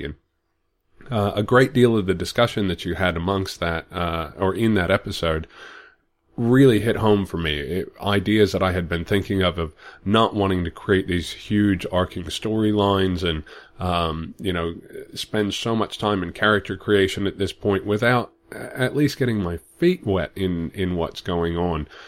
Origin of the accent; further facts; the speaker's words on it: United States; now in Australia; I am an American living in Australia, just west of Brisbane, so hello from the great southern hemisphere.